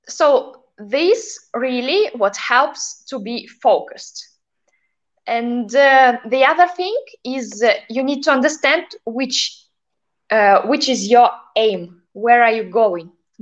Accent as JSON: {"language": "English", "country": "Russia", "said": "Okay, for this, for focus, it's of course because I'm from Russia. So we have already a good discipline from our childhood."}